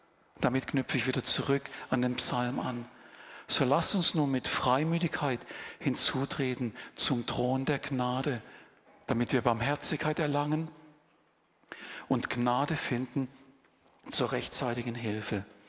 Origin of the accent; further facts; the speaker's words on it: Germany; now in Switzerland; für mich als ursprünglich Deutscher. Ich bin immer noch Deutscher, ich muss unbedingt meine Staatsbürgerschaft hier in der Schweiz noch beantragen.